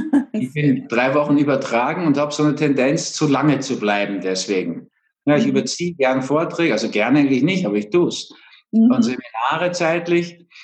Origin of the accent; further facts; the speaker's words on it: Berlin, Germany; born there; in den schönsten Teil von Berlin, dieses kleine Venedig da, Demritsee und so, Köpenick, wo ich geboren bin.